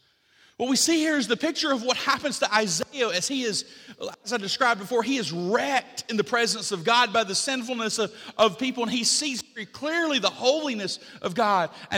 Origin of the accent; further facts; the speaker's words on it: Alabama, United States; I told you I grew up in Alabama, right? We were poor there.